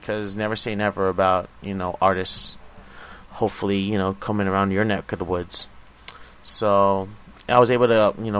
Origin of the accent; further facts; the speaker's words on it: Las Vegas, Nevada, United States; I got to meet … I told them I was from Vegas, and they were very excited.